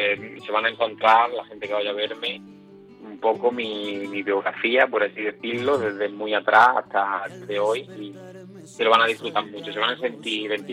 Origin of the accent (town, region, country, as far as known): Jaén, Andalusia, Spain